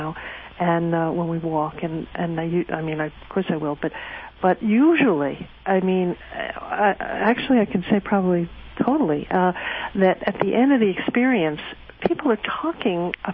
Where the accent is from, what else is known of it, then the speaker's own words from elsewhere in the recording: New York, United States; I'm from New York.